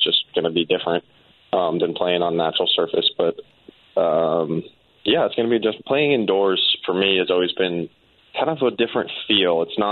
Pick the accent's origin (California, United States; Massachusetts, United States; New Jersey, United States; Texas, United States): California, United States; Long Beach; I'm from Long Beach, so he was a stud in the area